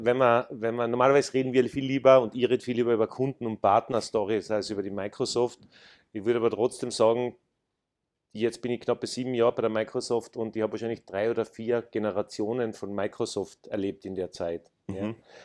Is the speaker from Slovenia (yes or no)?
no; Austria; ich kann ja als Österreicher ein bisschen provokanter sein als meine Vorgängerin, die ja keine gebürtige Österreicher waren. Ich bin ja da aufgewachsen und ich bin ja Teil, verstehe mich als Teil vom Land.